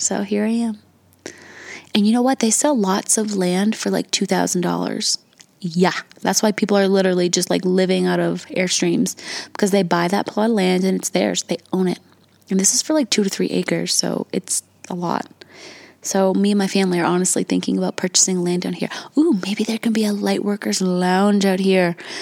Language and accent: English; New England, United States; Growing up in New England, everything is so fast-paced, go, go, go. I love it up there, but people are not as friendly, not nearly as friendly.